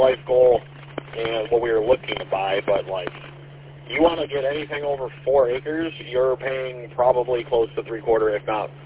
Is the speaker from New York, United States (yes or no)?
no; Romeo, Michigan, United States; Yeah, I grew up in Romeo. It's a nice little area